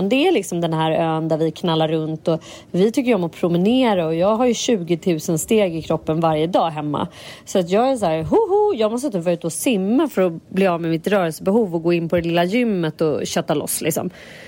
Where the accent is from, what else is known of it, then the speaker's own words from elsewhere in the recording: Sweden; Då sa jag att, men vi är liksom fan svenska. Vi typ så här, har Thailand som andra land